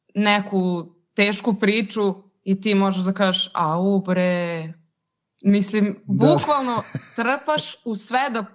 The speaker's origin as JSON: {"language": "Serbian", "town": "Zrenjanin", "region": "Vojvodina", "country": "Serbia", "accent": "Šumadija-Vojvodina dialect, Banat", "said": "moj dijalekat je šumadijsko-vojvođanski, odnosno da suzimo Banat i da suzimo još malo, mislim da je to, e sad, ima dve podgrupe, ali nije ni bitno. Dakle, Zrenjanin, to je srednji Banat."}